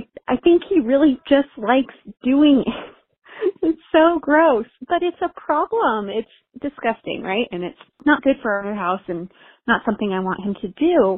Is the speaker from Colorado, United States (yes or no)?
yes; Denver, Colorado, United States; I'm from Denver, Colorado.